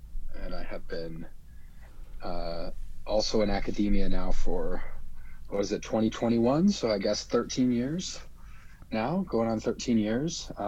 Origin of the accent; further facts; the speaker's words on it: Denver, Colorado, United States; you know, I grew up in Denver, so it's not like I don't know